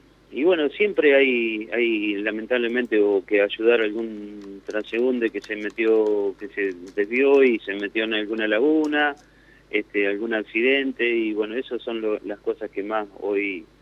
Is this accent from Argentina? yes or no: yes; Miguel Riglos, La Pampa, Argentina; estoy en la federación, pero bueno, soy de Miguel Riglos.